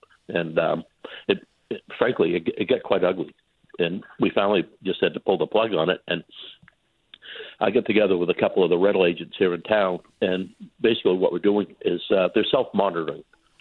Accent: Harpswell, Maine, United States; We have most coastline of any town in the state. And even I grew up on Bailey Allen, and as a kid in the summertime, you know, those rental properties were full all the time.

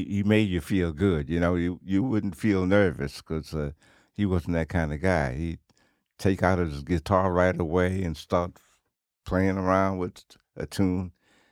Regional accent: New York, United States; When I came to Cincinnati, the black musicians weren't working with the white musicians. And I told them, "I'm from New York. We don't think like that."

